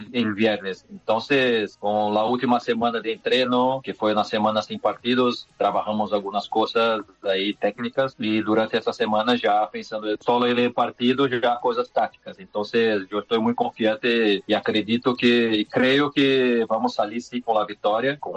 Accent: Uruguay; todavía nos queda un pasito a más para pelear en un nivel más alto como Uruguayos

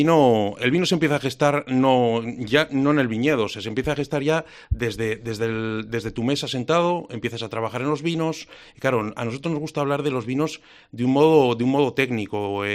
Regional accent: Logroño, La Rioja, Spain

